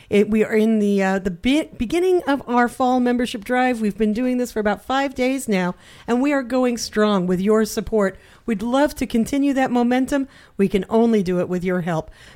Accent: Portland, Oregon, United States; Because I'm from Portland. And I grew up queer in North Portland in the 70s when there weren't a lot of queers in North Portland.

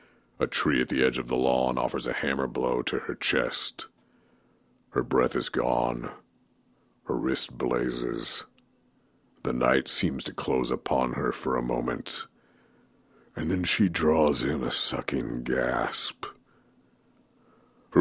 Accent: Oregon, United States; Maybe it has something to do with growing up in Oregon. Maybe it has something to do with growing up on 27 acres of land

